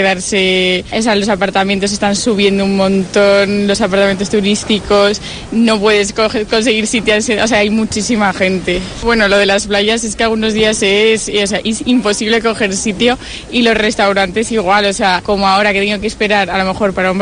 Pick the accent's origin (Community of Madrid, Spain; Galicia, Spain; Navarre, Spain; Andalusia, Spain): Community of Madrid, Spain; Madrid; Y yo que vengo de Madrid, además